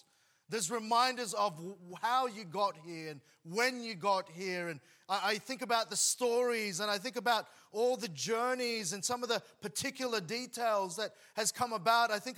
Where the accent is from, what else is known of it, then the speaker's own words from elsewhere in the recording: Sydney, New South Wales, Australia; I grew up in Sydney and I had the privilege of living in different places there